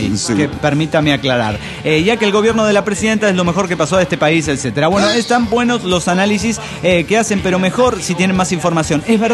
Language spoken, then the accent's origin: Spanish; Mexico City, Mexico; now in Santiago, Chile; soy chilango, pero igualmente, a pesar de haber nacido, criadome en la capital del DF mexicano, estoy en Chile y ya se me ha pegado la tonada, po.